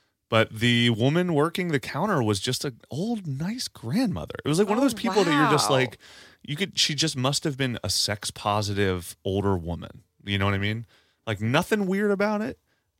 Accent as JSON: {"language": "English", "town": "Parkersburg", "region": "West Virginia", "country": "United States", "tie": "born or raised there", "also_born_or_lived": "Marietta, Ohio", "said": "when I was back in my hometown of Parkersburg, West Virginia / Marietta, Ohio."}